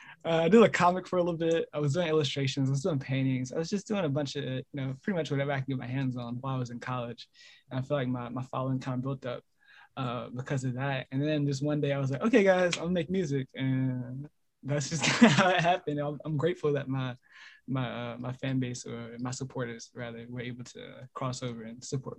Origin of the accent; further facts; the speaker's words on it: North Carolina, United States; my experience growing up in North Carolina.